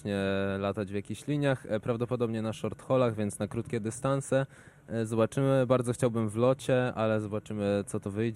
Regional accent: Jarosław, Subcarpathian Voivodeship, Poland; also born or lived in Rzeszów; Ja jestem z okolicy, ponieważ w sumie urodziłem się w Rzeszowie i wychowałem w Jarosławiu

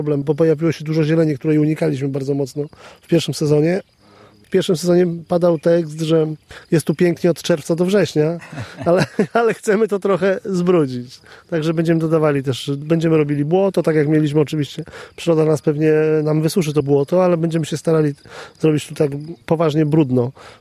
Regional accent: Rzeszów, Subcarpathian Voivodeship, Poland; Ale fajnie było być tutaj znowu na Podkarpaciu, skąd pochodzę, więc przygoda taka związana z domem, no bo ja tak naprawdę się wychowałem.

